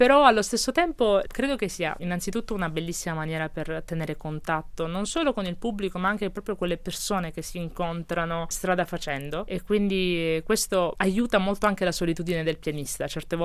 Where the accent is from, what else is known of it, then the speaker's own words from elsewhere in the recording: Lecce, Apulia, Italy; anche per me come salentino. Io sono cresciuta in Salento, ho avuto la fortuna di crescere a Lecce per tanti anni